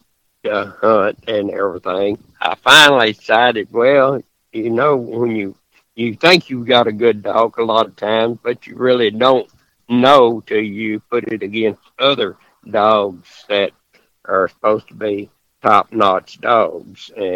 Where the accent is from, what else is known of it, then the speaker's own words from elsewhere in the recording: Arkansas, United States; I'm originally from Arkansas. I was born and raised there.